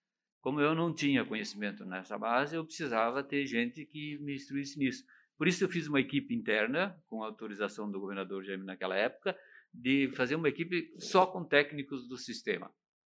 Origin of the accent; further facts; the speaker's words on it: Paraná, Brazil; nós aqui do Paraná